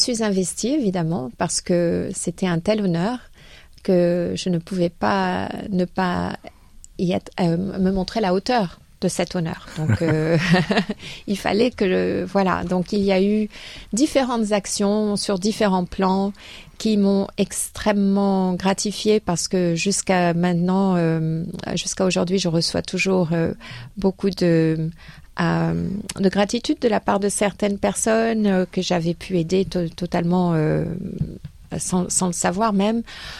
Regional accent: Monaco; J'étais établie à Monaco puisque c'est mon pays d'origine.

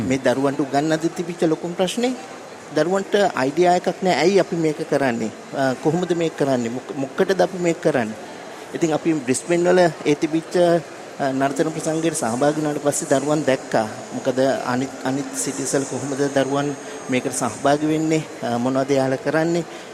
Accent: Kirinda, Southern Province, Sri Lanka; born there; ඔව්, මම ඉපදුනේ මාතර කිරින්ද කියන ගමේ. ඊට පස්සේ ඉස්කෝලේ යන්නේ මාතර රාහුල විද්‍යාලයට.

